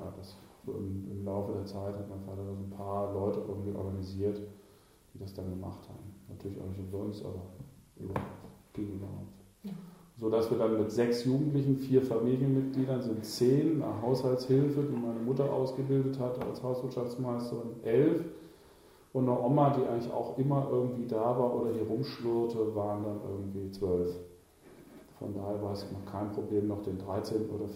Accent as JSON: {"language": "German", "town": "Lübbecke", "region": "North Rhine-Westphalia", "country": "Germany", "tie": "born there", "said": "Ich komme gebürtig aus Lübbecke, das ist in der Nähe von Minden in Westfalen."}